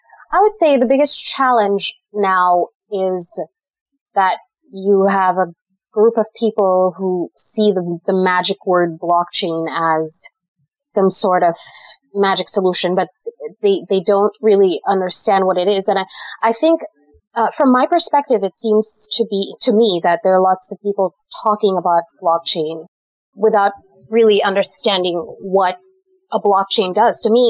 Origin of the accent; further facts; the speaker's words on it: Dominica; now in United States; I am from the Caribbean. I'm from a little island called Dominica and I have lived in the United States now for off and on for about a decade.